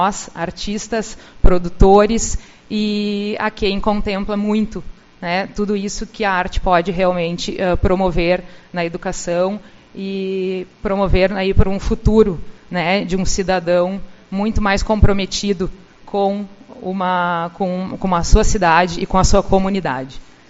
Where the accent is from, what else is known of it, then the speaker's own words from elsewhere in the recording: Porto Alegre, Rio Grande do Sul, Brazil; moved away as an adult; now in Uruguaiana, Brazil; Eu também não sou uruguaianense, sou de Porto Alegre, mas me casei também e vim, já estou há quase 20 anos aqui, e abracei Uruguaiana e Uruguaiana me abraçou